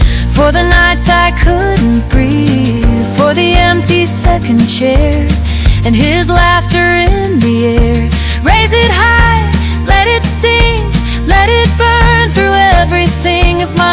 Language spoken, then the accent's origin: English; South Africa; from South Africa.